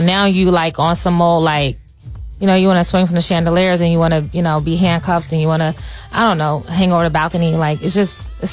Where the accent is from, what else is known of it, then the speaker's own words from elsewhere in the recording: Philadelphia, Pennsylvania, United States; I'm from Philly.